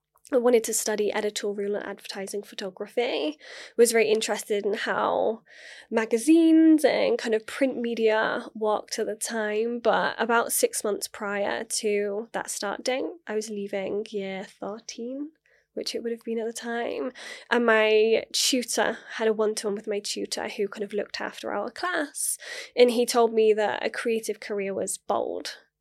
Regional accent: Gloucester, South West England, United Kingdom; So 21, head to university in my hometown back in Gloucester.

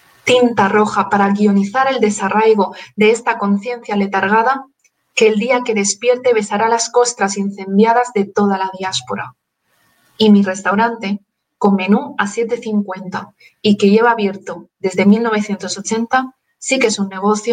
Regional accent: Utiel, Valencian Community, Spain; now in Valencia, Spain; con 14 euros yo puedo sacarme dos billetes y medio a mi pueblo. Aquí desde Valencia ciudad puedo ir a Utiel, que está como a unos 80 kilómetros.

